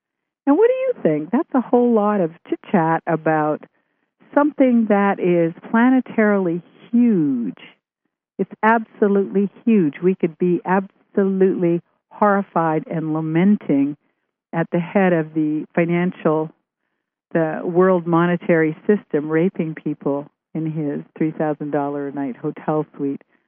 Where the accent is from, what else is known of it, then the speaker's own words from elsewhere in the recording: Vancouver, British Columbia, Canada; Oh, hi, that's my hometown.